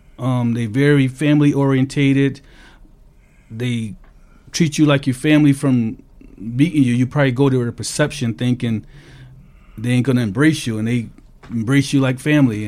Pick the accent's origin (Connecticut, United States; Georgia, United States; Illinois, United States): Connecticut, United States; Hartford; also born or lived in Orlando; I grew up in Hartford, Connecticut, but previous to that, I lived in Orlando, Florida.